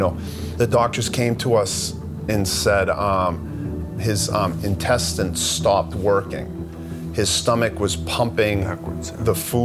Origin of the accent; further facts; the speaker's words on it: Loudon, New Hampshire, United States; I'm from Loudoun, New Hampshire